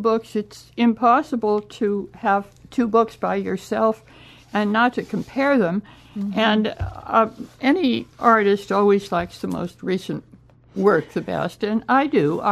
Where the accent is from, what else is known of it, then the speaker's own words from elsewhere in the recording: Berkeley, California, United States; moved away as an adult; I grew up in Berkeley and left when I was 18. And I went to the East Coast, and my degrees are mostly from Johns Hopkins University.